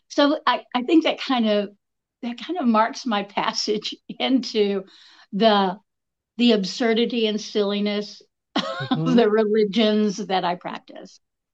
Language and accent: English; Appalachia, United States; you know me well enough to know I'm Appalachian